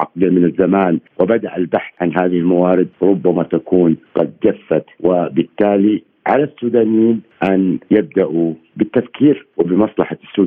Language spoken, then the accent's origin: Arabic; Saudi Arabia; شوفي، أنا كمواطن خليجي وتحديدا كمواطن سعودي